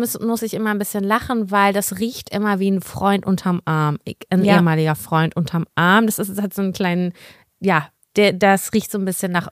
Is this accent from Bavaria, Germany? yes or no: no; Hamburg, Germany; Das muss man als Hamburgerin ja.